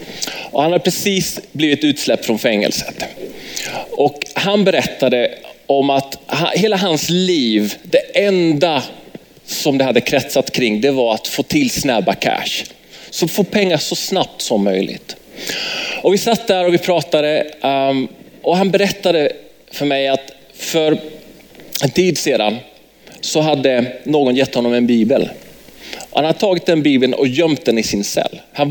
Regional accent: Värnamo, Jönköping County, Sweden; born there; att jag var född i Värnamo. Så att jag är ju från Värnamo, så jag är som hemma.

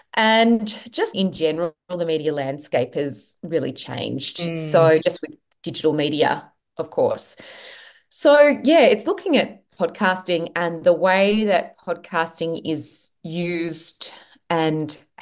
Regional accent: New South Wales, Australia; I didn't grow up in the country. I grew up in Western Sydney, so very different. I grew up near Penrith

